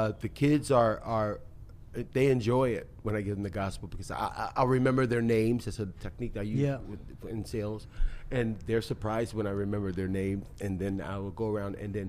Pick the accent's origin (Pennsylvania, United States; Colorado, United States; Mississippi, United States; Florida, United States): Pennsylvania, United States; Philadelphia; also born or lived in Frankfurt, Germany; Yes, I am from Philadelphia, born in Germany.